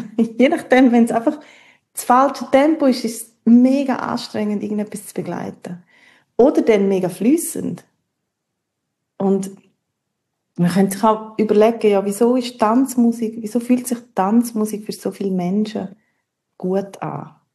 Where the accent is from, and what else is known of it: Graubünden, Switzerland; born or raised there